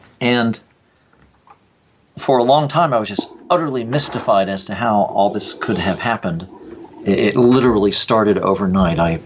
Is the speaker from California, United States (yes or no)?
no; North Carolina, United States; Well, I grew up in North Carolina around evangelical Christianity